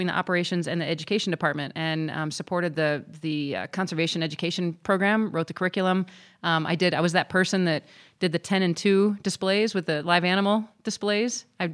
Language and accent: English; Indiana, United States; now in Colorado, United States; I'm not. No, I'm a Midwesterner. I'm a Hoosier by heart.